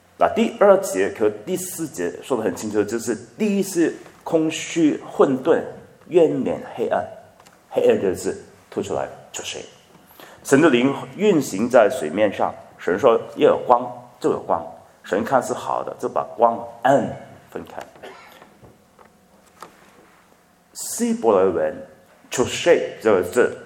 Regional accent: China; 我们中国人就用这个名词叫因缘啊

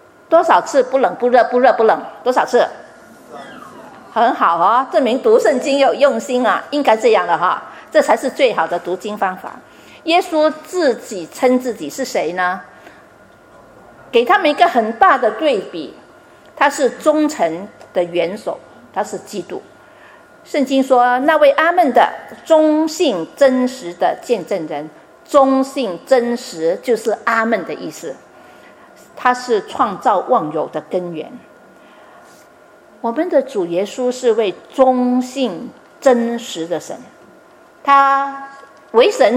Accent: China; 我们是中国人一讲就明白，非常明白

